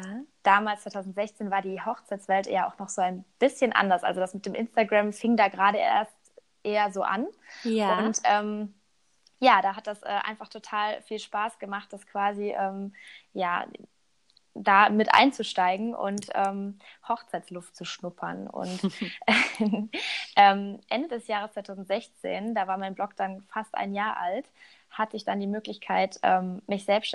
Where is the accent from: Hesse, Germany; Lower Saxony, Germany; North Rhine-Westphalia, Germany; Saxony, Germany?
North Rhine-Westphalia, Germany; Cologne; born there; komme gebürtig aus Köln